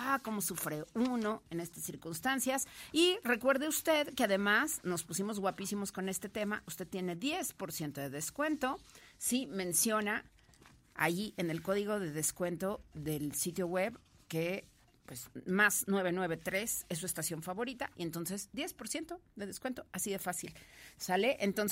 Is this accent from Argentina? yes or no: no; Guadalajara, Jalisco, Mexico; now in San Luis Potosí, Mexico; El de mi tierra natal es una maravilla. En Guadalajara, pues hasta la canción dice, hueles a pura tierra mojada